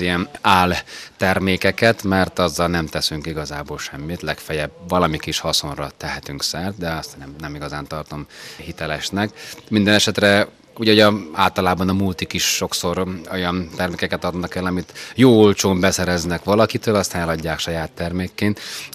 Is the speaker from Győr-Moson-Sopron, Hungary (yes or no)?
yes; Mosonmagyaróvár, Győr-Moson-Sopron, Hungary; born there; Moson-Magyaróváron születtem